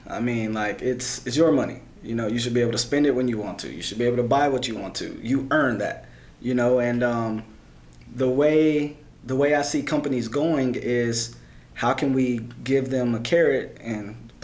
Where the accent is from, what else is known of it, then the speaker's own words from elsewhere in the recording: Temple, Texas, United States; also born or lived in Germany; now in Dallas, United States; Well, I'm originally from Temple, Texas. Graduated there from the high school. Went to the Air Force. Did my time there. Lived in Germany. Did my TED Talks and stuff. And then now I'm back in Dallas.